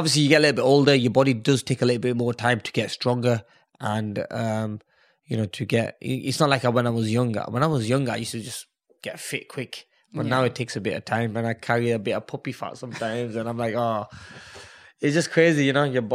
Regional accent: Pakistan; being a Muslim and being a Pakistani with a lot of Pakistanis living in Saudi Arabia

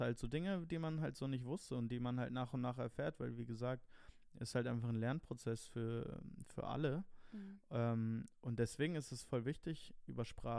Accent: Italy; ich spreche gerne über Italien und ich fühle mich auch italienisch oder ne, italienisch und deutsch.

